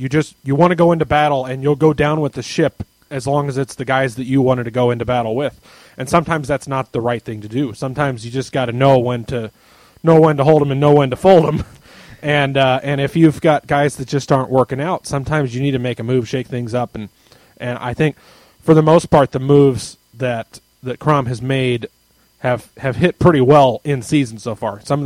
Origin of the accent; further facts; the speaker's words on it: Indianapolis, Indiana, United States; I grew up in Indy as an Indianapolis Ice fan